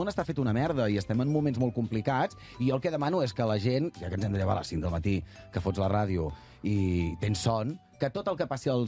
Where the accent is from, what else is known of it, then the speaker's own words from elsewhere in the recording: Catalonia, Spain; jo sóc d'Osona.